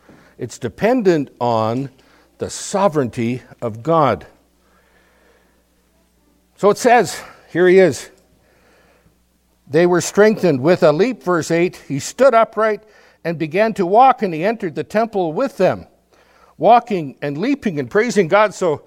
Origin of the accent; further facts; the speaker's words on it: Nipawin, Saskatchewan, Canada; I remember as a kid, I grew up in Nipawin, Saskatchewan